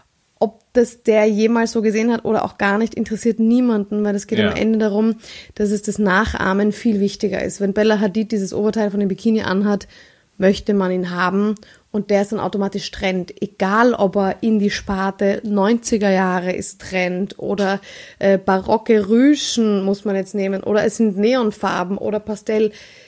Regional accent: Vienna, Austria; ich bin Wienerin

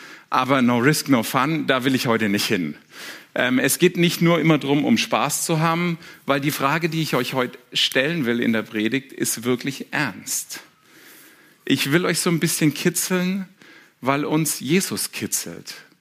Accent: Germany; sicherheitsbedürftig ich als Deutscher auch bin

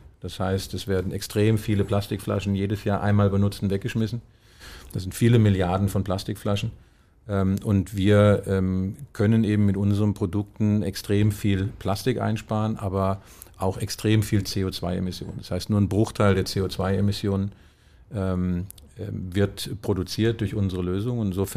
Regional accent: Wehen, Hesse, Germany; Ich habe bin in Wehen aufgewachsen, zumindest die meiste Zeit meiner Jugend, habe dann angefangen in Wehen Fußball zu spielen.

